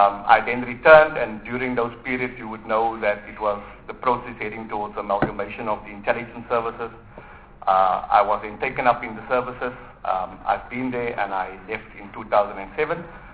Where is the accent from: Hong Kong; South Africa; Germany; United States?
South Africa; Cape Town, Western Cape; born and bred in the Western Cape, Cape Town. Spent most of my young life in an area called Mitchell's Plain on the Cape Flats.